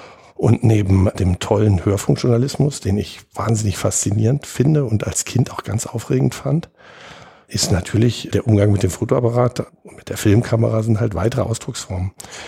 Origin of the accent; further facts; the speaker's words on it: West Berlin, Berlin, Germany; also born or lived in Bonn; Also ich komme aus West-Berlin, habe den Mauerfall in der Stadt erlebt als 17-Jähriger und bin dann zum Studium nach Bonn gegangen und bin Ende der 1990er Jahre wieder nach Berlin zurückgekommen, hatte dann noch mehrere Stationen in anderen Städten